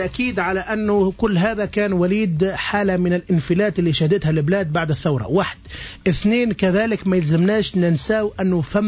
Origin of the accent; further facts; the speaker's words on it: Tunisia; accent: Tunisian; بلهجتنا التونسي باش التوانسة ومستمعينا يفهمونا،